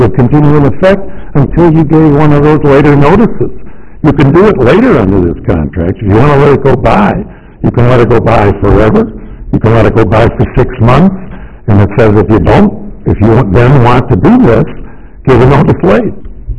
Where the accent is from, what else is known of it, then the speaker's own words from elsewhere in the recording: Chicago, Illinois, United States; now in Madison, United States; Things change. I'm from Chicago. I moved to Madison, and I watch my children and grandchildren grow up as Packer fans.